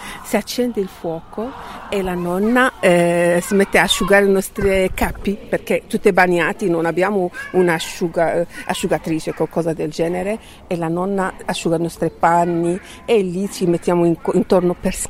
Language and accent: Italian; Morocco; first language Moroccan Arabic; Italian is a second language; invece il nostro dialetto è afia, il dialetto marocchino è l'afia.